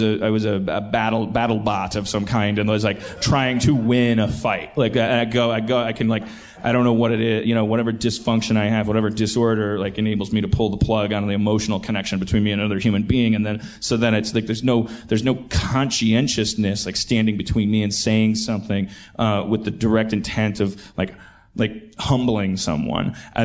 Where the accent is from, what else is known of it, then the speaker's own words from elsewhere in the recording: Milwaukee, Wisconsin, United States; accent: Milwaukee; like 85% of the time, would you hear my little Milwaukee accent? Most of the time, Pittsburgh's bringing it out of me.